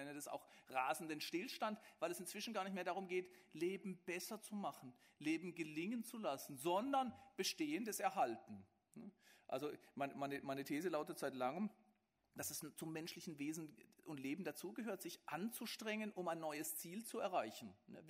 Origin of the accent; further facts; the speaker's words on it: Baden-Württemberg, Germany; dann konnten wir als Schwarzwälder bis nach Stuttgart fahren. Hätten wir nie getan, weil wir sind Badener, aber egal.